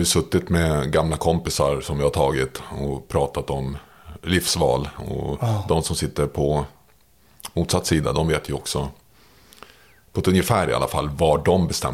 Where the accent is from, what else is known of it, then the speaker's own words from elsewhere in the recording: Märsta, Stockholm County, Sweden; Jag växte upp i Märsta.